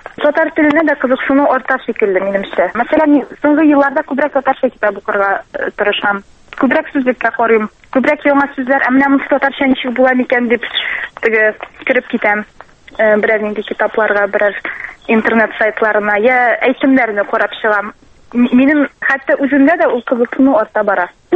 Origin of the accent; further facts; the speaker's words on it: Shemordan, Tatarstan, Russia; Мин Сабара районы Шәмәрдән бистәсеннән.